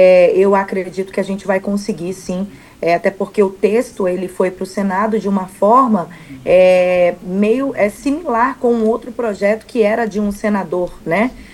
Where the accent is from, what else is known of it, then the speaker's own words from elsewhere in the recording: Rondônia, Brazil; Hoje, eu sou do estado de Rondônia, mas não só Rondônia, né, mas todos os estados que são da região norte